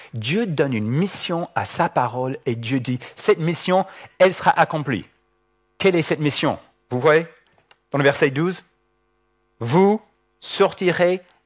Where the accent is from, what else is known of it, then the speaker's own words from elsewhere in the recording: California, United States; French is a second language; Moi, j'ai grandi avec Sam, Samuel, on a grandi en Californie.